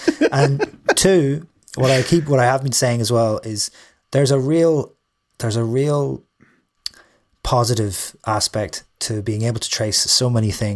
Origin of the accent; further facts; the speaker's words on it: Derry, Northern Ireland, United Kingdom; also born or lived in Dublin; now in London, United Kingdom; So in Derry, Dublin for 7 years, which is why my accent has flattened out slightly. And then went to from Dublin then to London 10 years ago.